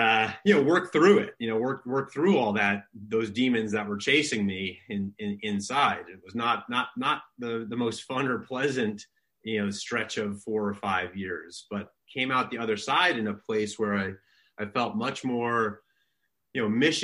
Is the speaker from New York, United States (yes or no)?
yes; New York, United States; born there; So I was born in New York in the early 1980s. And my dad is a Turkish immigrant. My mom comes from South Dakota farming stock. I grew up in a big family, 6 brothers and sisters.